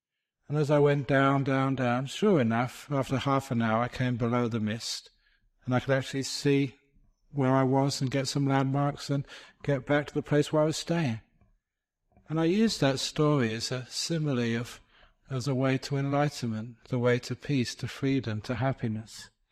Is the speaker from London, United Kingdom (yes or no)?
yes; London, United Kingdom; I often say I was actually grew up in the bush. Shepherd's Bush. The suburb of London, it's still the bush, we used to call it.